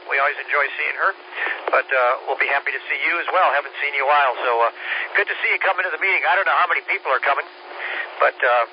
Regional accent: Hendersonville, North Carolina, United States; Not really, because I'm from Hendersonville, so this is not my area.

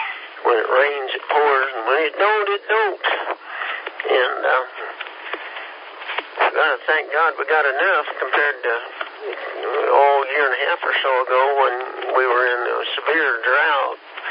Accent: Kansas, United States; I'm from Kansas, you know.

